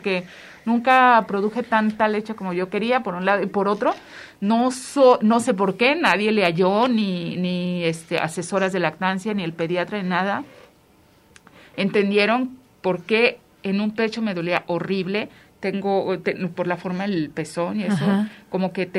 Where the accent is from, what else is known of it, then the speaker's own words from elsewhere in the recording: Chihuahua, Mexico; now in Guadalajara, Mexico; yo no tengo familia aquí en Guadalajara, yo soy de Chihuahua.